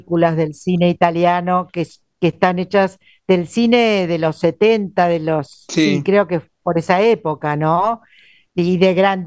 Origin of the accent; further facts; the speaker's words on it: Argentina; el problema es que si el propósito era mostrar cómo somos los argentinos, como han dicho tantos medios